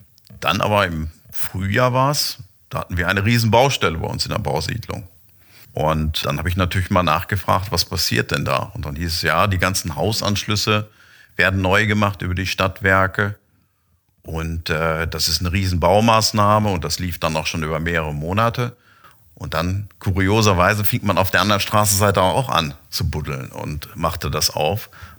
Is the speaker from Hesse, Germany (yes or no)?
no; Lemgo, North Rhine-Westphalia, Germany; Ich bin gebürtiger Lemgoer, bin eigentlich auch immer hier vor Ort gewesen